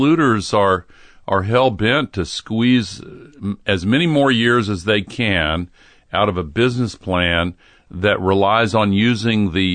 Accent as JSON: {"language": "English", "region": "the South", "country": "United States", "tie": "born or raised there", "said": "You know, when I grew up in the South, the civil rights movement was gaining momentum."}